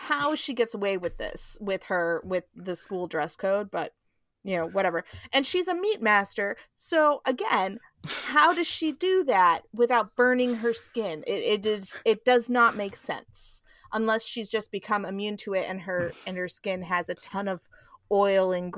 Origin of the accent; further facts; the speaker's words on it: United States; That may just be a I'm an American and, you know, privacy is a thing.